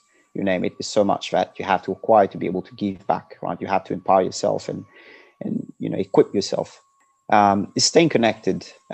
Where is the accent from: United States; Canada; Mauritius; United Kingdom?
Mauritius; I'm a global citizen. I was born and raised in Mauritius, and I'm a Mauritian.